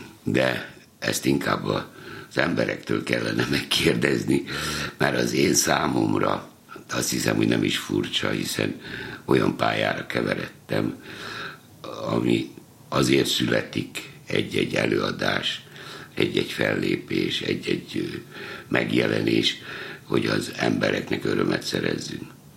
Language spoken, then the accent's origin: Hungarian; Veszprém, Veszprém County, Hungary; also born or lived in Budapest; gyerekkor Veszprém, tulajdonképpen veszprémi vagyok, bár Pesten születtem kórházilag, de egy hetes koromban már veszprémi. Uh-huh. Veszprémbe jártam az első két osztályt.